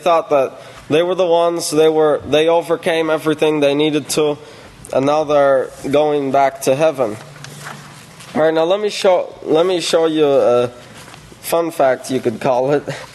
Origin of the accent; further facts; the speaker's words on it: Texas, United States; You know, and these people were from Texas also. So when people from the house of Yahweh look at us as us being from Texas, they're like, does anything great come from Texas?